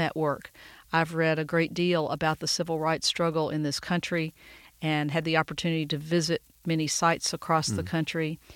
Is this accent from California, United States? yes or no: no; Arkansas, United States; For little girls growing up in South Arkansas, that was not an option.